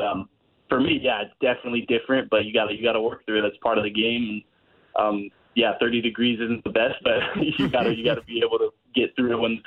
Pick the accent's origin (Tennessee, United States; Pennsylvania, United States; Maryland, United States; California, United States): California, United States; When I'm from California, so growing up, it was always California, Arizona, Florida. Those are the only places we played.